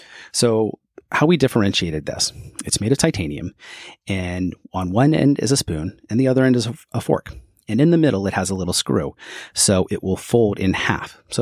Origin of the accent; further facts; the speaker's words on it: Kentucky, United States; Growing up in Kentucky, the Gasper River was a waterway that myself and my brother spent a lot of time on as junior high and high school, and even in college.